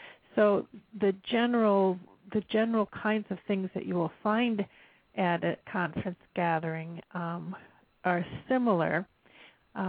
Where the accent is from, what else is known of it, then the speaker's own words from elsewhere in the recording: Minnesota, United States; I was approached by one of the board members who knew I was from Minnesota.